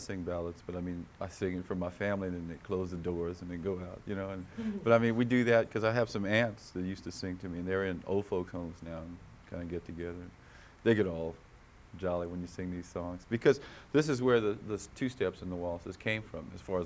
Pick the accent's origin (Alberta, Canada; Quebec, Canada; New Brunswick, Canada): New Brunswick, Canada; I come from New Brunswick.